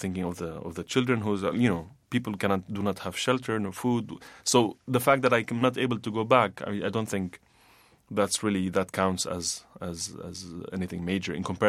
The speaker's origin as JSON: {"language": "English", "town": "Damascus", "region": "Damascus Governorate", "country": "Syria", "tie": "born or raised there", "moved": "as an adult", "lives_now": "New York, United States", "said": "I was born and raised in Damascus, and I came to the U.S. in 2000. I came here to do my graduate studies, and then I stayed."}